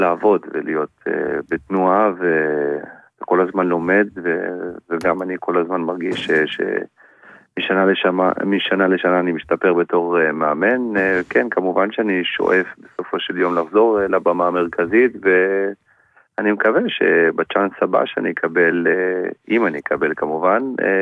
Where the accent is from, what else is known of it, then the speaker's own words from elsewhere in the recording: Rishon LeZion, Central District, Israel; אני גדלתי בראשון לציון